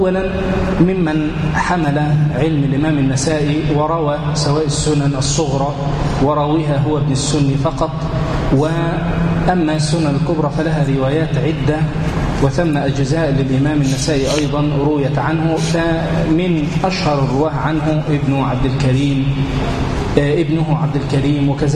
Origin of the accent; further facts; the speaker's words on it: Egypt; طاف في البلاد واستقر عندنا في مصر